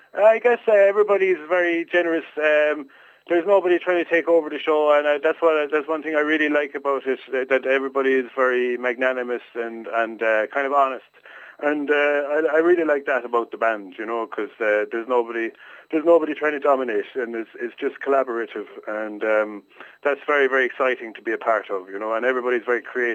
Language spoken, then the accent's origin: English; Carlow, Leinster, Ireland; now in Dunmanway, Ireland; I'm from Carlow. I'm living down in Dunmanway. I came down to Cork nearly 20 years ago